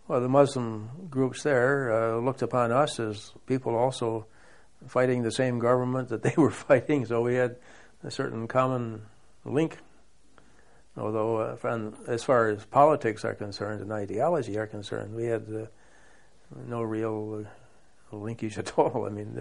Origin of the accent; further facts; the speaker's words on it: United States; as an American, I don't feel myself separate from any other nationality or people.